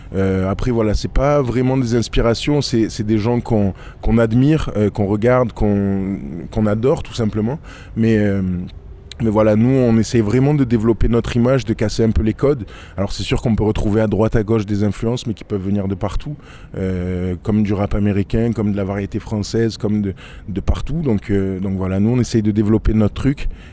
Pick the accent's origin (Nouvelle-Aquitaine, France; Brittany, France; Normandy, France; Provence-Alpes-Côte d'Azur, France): Provence-Alpes-Côte d'Azur, France; La Ciotat; Nous, on vient de la Ciotat à la base